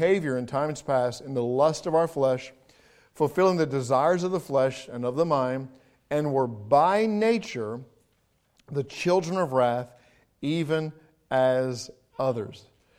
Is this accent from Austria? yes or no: no; England, United Kingdom; I know growing up in England, I actually grew up on a cattle farm for a time.